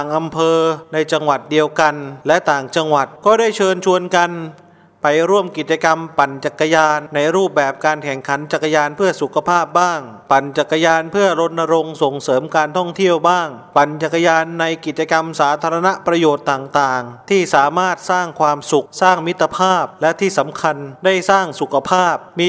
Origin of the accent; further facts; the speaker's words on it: Nong Ya Sai, Suphan Buri, Thailand; กลุ่มจักรยานเพื่อสุขภาพอำเภอหนองยาไซที่บ้านเกิดของผม